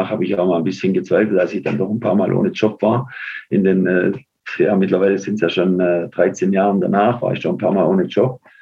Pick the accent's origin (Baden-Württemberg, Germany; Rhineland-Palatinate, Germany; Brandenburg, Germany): Baden-Württemberg, Germany; Aalen; das war beim VfR Aalen, das ist mein Club in meiner Heimat